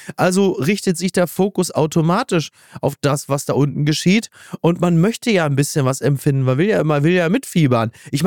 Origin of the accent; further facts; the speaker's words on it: Basel, Basel-Stadt, Switzerland; also ich sag's jetzt als Basler